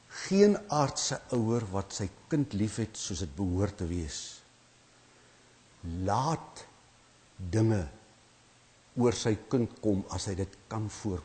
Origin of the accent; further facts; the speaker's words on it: Malgas, Western Cape, South Africa; Ek onthou waar ek vandaan kom by die Breë Rivier, is in die kerkie wat ons het, onder by Malgas waar die pont is